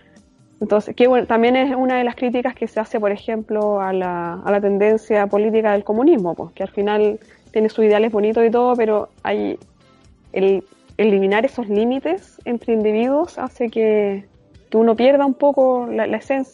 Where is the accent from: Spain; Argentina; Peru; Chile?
Chile; piensen qué otras cosas, aparte de las que mencionamos en el podcast, podrían identificarnos como chilenos